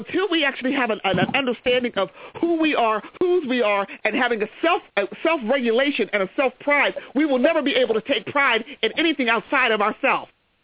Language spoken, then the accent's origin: English; United States; I am an American, but I am a black American, and I take pride in being both and being strong at being both.